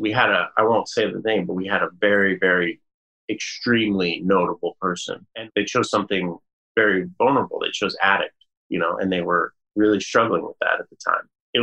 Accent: Colorado, United States; growing up in Colorado in a time when it wasn't really, you know, there wasn't a lot of acceptance around me in terms of neighbors, and the city I was in and things.

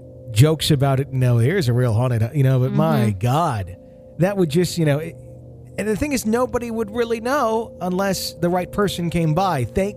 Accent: Wisconsin, United States; And I believe this is in my home state of Wisconsin that this happened.

